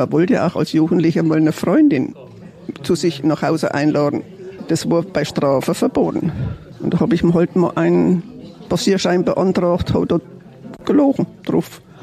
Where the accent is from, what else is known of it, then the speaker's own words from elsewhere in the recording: Thuringia, Germany; Ja, also eigentlich fränkischer Teil. Ist schön. Aber die Grenze war vor meiner Nase, also zwischen Sonneberg und Kronach.